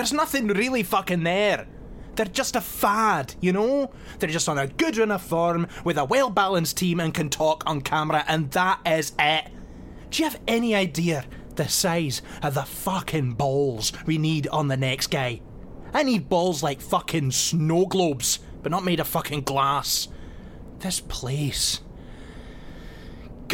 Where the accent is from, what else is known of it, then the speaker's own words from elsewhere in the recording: Scotland, United Kingdom; I'm Scottish.